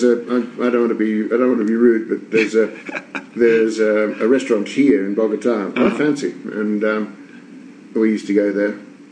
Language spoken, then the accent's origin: English; Australia; I come from Australia and I've done some work with the Aborigines